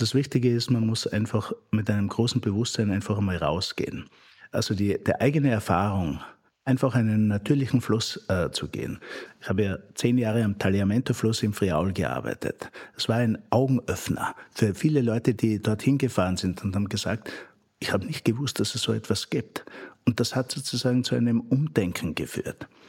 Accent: Styria, Austria; born there; in meiner eigenen Heimat, wo ich geboren bin, in der Obersteiermark

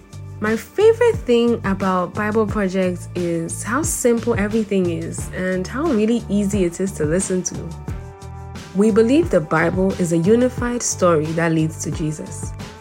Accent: Accra, Greater Accra, Ghana; and I'm from Accra, Ghana, in Africa.

